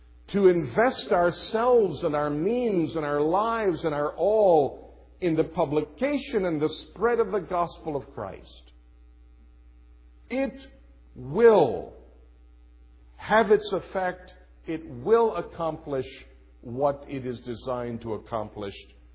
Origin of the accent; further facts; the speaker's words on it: United States; and I'm an American, there's no two ways about that, and I thank God that I am, and I'm a patriotic citizen